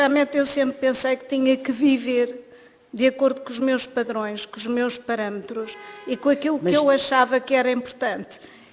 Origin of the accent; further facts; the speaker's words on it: Porto, Portugal; Eu sou do Porto